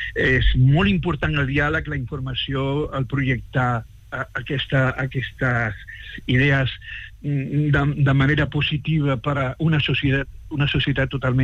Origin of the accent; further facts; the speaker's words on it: Alcalá de Guadaíra, Andalusia, Spain; jo soc d'Andalusia, jo vaig néixer en Alcalá de Guadaira.